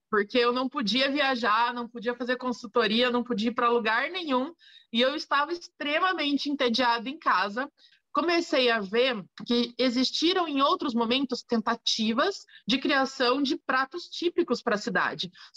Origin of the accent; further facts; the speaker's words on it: Londrina, Paraná, Brazil; Eu sou nascida e criada em Londrina, sou legítima pé vermelho. O meu avô veio para Londrina, trouxe a minha avó na garupa de Porecatu.